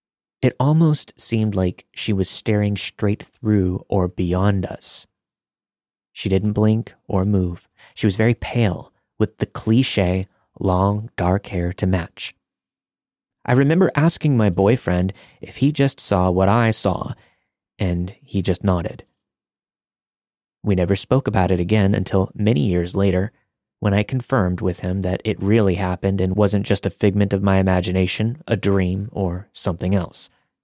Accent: Sleepy Hollow, New York, United States; I grew up in Sleepy Hollow, New York, home of the Headless Horseman and allegedly a number of other hauntings.

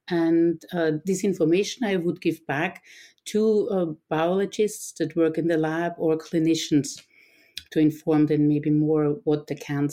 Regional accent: Vienna, Austria; English is a second language; moved away as an adult; And as you can hear, I'm from Vienna, from Austria.

